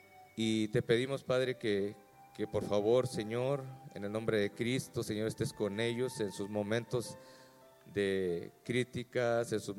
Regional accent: Mexico; mi esposa Angélica. Estamos aquí en representación de nuestro país, somos mexicanos.

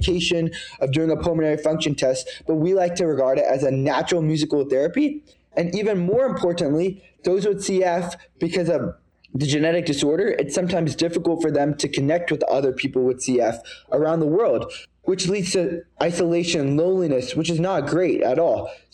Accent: India; now in Houston, United States; And honestly, I like to play this because I'm an Indian, right? So an Indian playing right.

